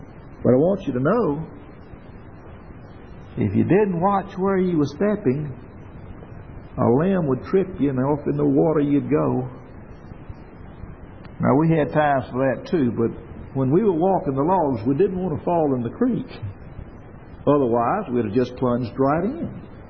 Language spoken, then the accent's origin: English; Mississippi, United States; I was raised down on the Noxubee River. And there were always trees falling across the rivers and the creeks down there.